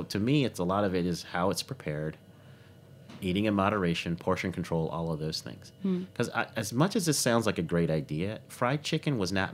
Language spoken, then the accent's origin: English; Denver, Colorado, United States; Because I grew up in Denver, Colorado.